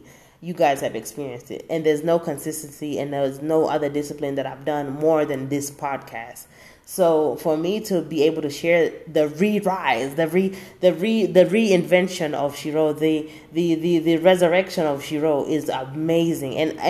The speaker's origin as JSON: {"language": "English", "country": "Kenya", "moved": "yes", "said": "And that's how I felt when I came from Kenya."}